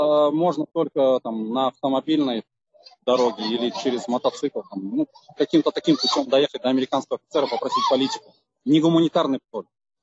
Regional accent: Russia; now in United States; Я из России, я сам из России

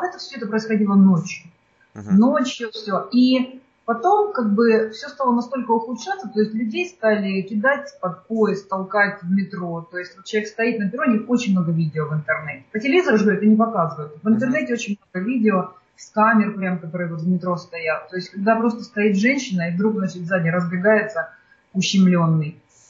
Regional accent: Luhansk, Luhansk Oblast, Ukraine; moved away as an adult; now in New York, United States; Я родилась в Луганске, прожила там все 37 лет. Через, в общем-то, 37 лет я эмигрировала в Америку, ехала жить в Нью-Йорк. И вот 9 лет я жила в Нью-Йорке

